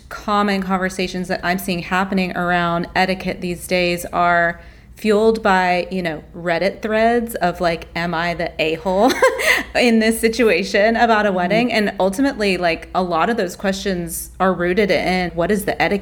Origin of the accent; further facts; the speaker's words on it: the South, United States; because I grew up in the South and mm-hmm. we went to etiquette classes as young girls.